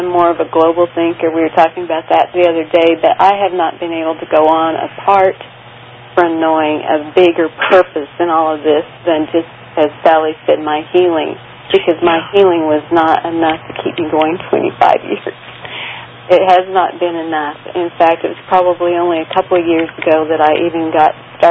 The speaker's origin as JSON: {"language": "English", "region": "Oklahoma", "country": "United States", "tie": "born or raised there", "said": "I grew up in Oklahoma in a little Midwest town, went to Oklahoma State, you know, graduated, became a teacher."}